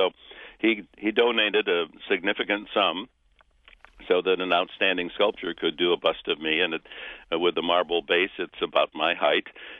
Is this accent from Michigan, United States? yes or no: yes; Mount Clemens, Michigan, United States; born there; Well, I was born in Mount Clemens, which is about 14, 15 minutes or miles north of Detroit.